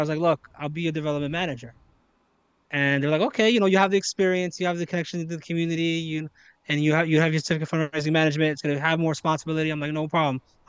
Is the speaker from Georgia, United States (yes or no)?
no; New York, United States; They liked that I was from New York.